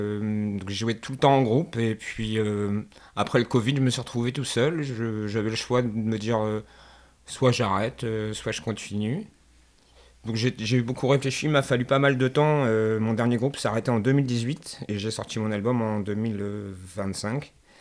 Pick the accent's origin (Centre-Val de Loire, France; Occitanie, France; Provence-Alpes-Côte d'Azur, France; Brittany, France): Centre-Val de Loire, France; Digny; also born or lived in Châteaudun; Moi, je suis né à Châteaudun, mais j'ai grandi toute ma vie à Digny, au pays d'entrée du Perche. Donc voilà. Donc le Perche, c'est mon territoire.